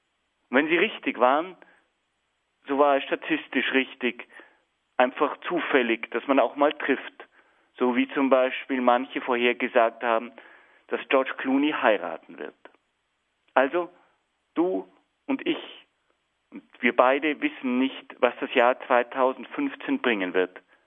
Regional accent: Bavaria, Germany; in dem wir uns als Deutsche, als Bayern viel fühlen dürfen.

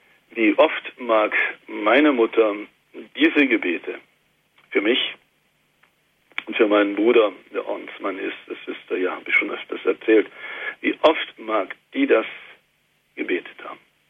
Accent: East Germany, Germany; jetzt kommen wir immer aus der DDR, müsst ihr ja mitwissen, ne? Das ist ja so die Hauptzeit, die ich so erlebt habe.

